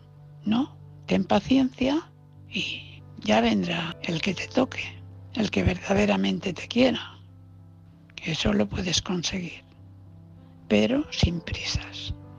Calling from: Valencia, Valencian Community, Spain; de Valencia.

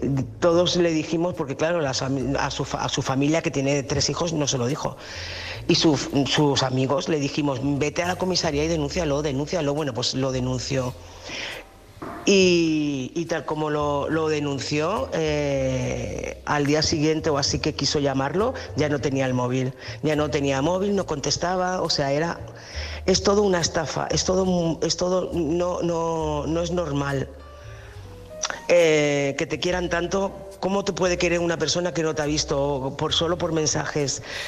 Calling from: Tarragona, Catalonia, Spain; de Tarragona.

